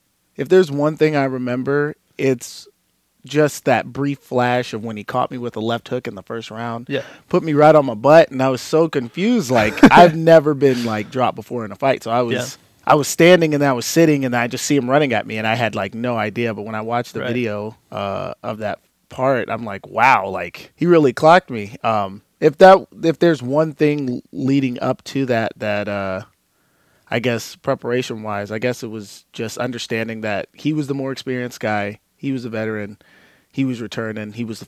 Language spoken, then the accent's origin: English; Alaska, United States; So I'd say I'm from Alaska.